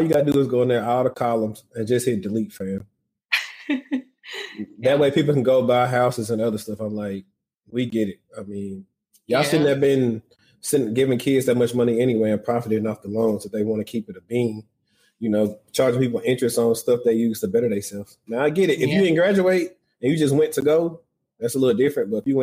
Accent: the South, United States; Like, you know, I'm from the South. I wasn't ready for that.

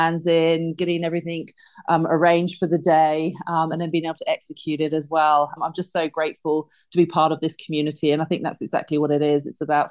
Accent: Bournemouth, South West England, United Kingdom; since obviously being growing up in the UK and growing up in Bournemouth

